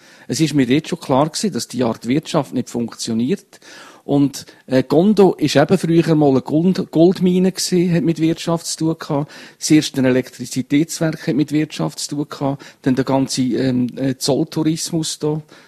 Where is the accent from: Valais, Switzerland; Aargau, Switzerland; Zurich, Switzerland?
Valais, Switzerland; Und es ist mir eine riesen Freude, dass ich Leute hier jetzt vorstellen durfte, die man als Walliser nicht einmal könnte.